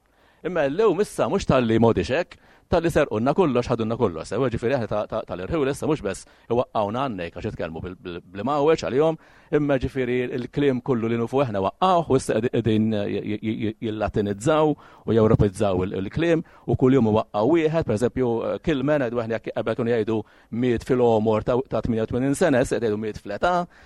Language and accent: Maltese; Żejtun, South Eastern Region, Malta; nitkellem bir-reħli bħal ma nagħmel meta mmur id-dura għandhom, għax jiena miż-Żejtun twelet u trabejt hemmhekk.